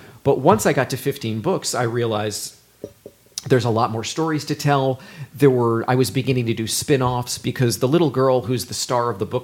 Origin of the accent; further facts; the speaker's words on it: Newark, New Jersey, United States; I am from Newark, New Jersey, originally. I hope you don't have a problem with that.